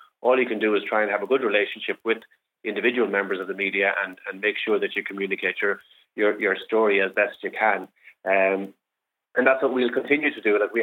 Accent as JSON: {"language": "English", "town": "Longford", "region": "Leinster", "country": "Ireland", "tie": "born or raised there", "said": "My local media, where I grew up in Longford, they were very strong."}